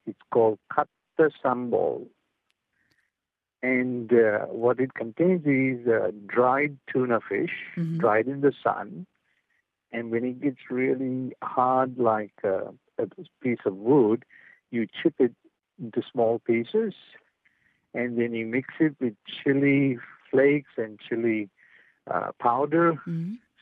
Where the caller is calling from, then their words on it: Sri Lanka; And we are originally come from Sri Lanka